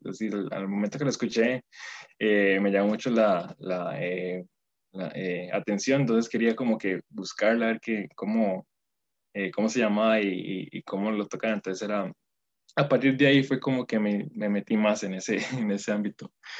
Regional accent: Tres Ríos, Cartago, Costa Rica; Soy de Tres Ríos, atado precisamente por San Rafael de la Unión, cerca del cerro La Carpintera. Entonces ahí tengo una montaña cerca

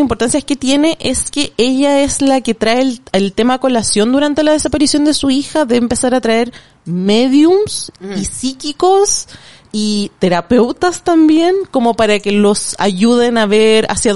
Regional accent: Santiago, Santiago Metropolitan Region, Chile; yo soy full santiaguina, como nunca salió de acá

